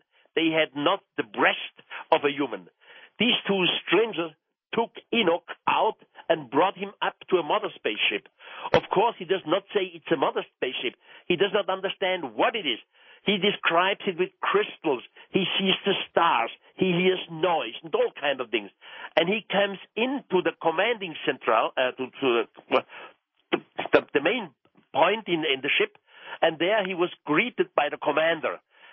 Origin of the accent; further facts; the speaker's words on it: Switzerland; first language German; English is a second language; You see, I'm Swiss. My first language is German, and the second language is French, and then comes Spain. So English is my fourth language, so my accent may not be the perfect one.